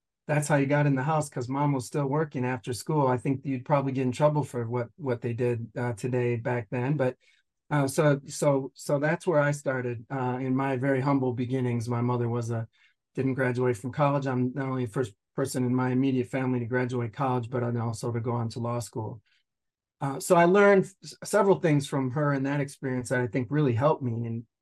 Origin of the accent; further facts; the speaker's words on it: Minneapolis, Minnesota, United States; My father's African-American, my mother's German and Native American. We grew up in Minneapolis. So I grew up without a father in the home.